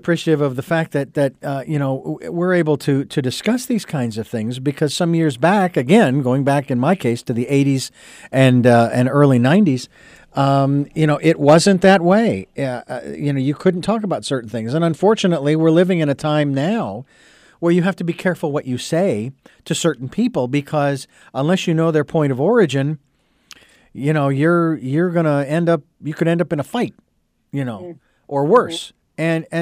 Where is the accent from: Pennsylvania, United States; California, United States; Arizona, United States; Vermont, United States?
Arizona, United States; Phoenix; I'm from Phoenix, Arizona. Had enough of that. Had enough of hot.